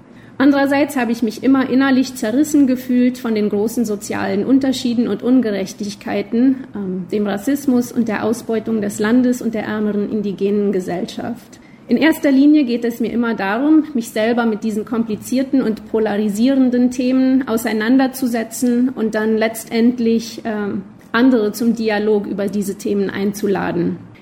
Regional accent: Loma Plata, Boquerón, Paraguay; moved away as an adult; now in Canada; Ich bin in Loma Plata aufgewachsen und habe hier das Colegio abgeschlossen. Vor 22 Jahren bin ich nach Kanada gezogen, um Kunst zu studieren und bin dann dort geblieben.

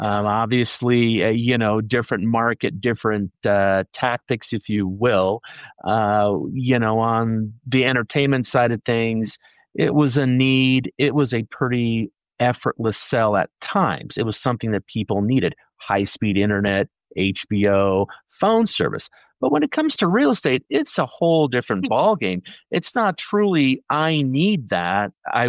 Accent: San Clemente, California, United States; Well, you know, I'm from the beach, number one, okay? So I'm from San Clemente, for those of you who know Orange County.

